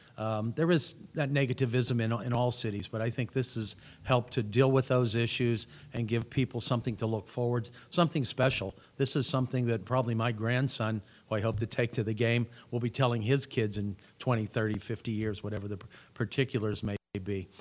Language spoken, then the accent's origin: English; Johnstown, Pennsylvania, United States; And that's the kind of spirit I've always seen being a native and growing up in Johnstown.